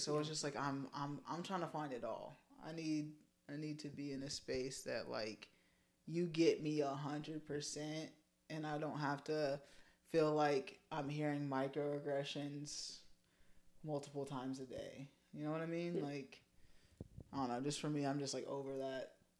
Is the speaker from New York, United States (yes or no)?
no; El Dorado, Kansas, United States; now in Wichita, United States; So, I grew up in El Dorado, Kansas. So, it's even worse than Wichita.